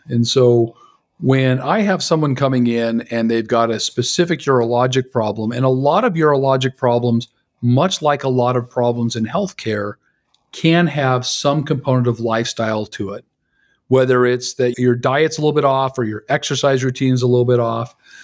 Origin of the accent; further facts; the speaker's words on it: Salt Lake City, Utah, United States; because I come from Salt Lake, I have connections to get people in to see whoever they need to see.